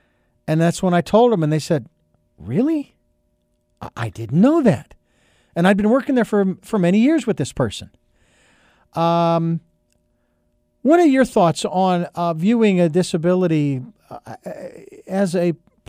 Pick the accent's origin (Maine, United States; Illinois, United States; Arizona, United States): Arizona, United States; Phoenix; I thank God I can say that I'm from Phoenix and I'm from a World Series town.